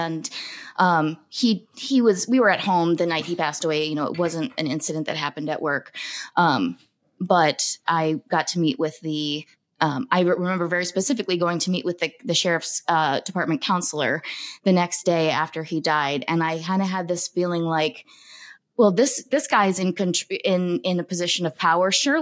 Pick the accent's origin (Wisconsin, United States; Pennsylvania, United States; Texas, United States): Wisconsin, United States; Yeah, I am from Wisconsin, and I live there currently.